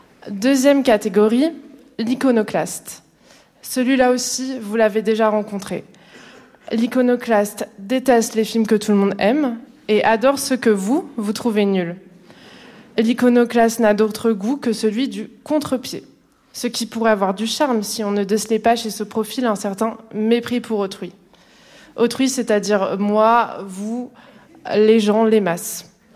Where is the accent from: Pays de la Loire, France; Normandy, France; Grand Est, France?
Grand Est, France; moved away as an adult; now in Paris, France; J'ai grandi en Moselle, dans un petit village tranquille, et je suis venue à Paris pour mes études.